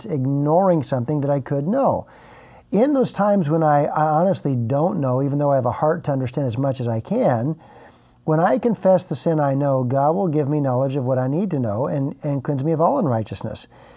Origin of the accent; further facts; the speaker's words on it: United States; Now, I'm not a soccer player. I'm an American.